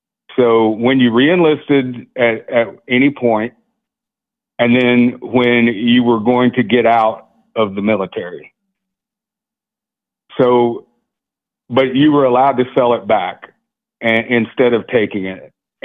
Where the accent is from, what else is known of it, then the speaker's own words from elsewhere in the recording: Lincoln, Nebraska, United States; born there; Well, I was born in Lincoln, Nebraska.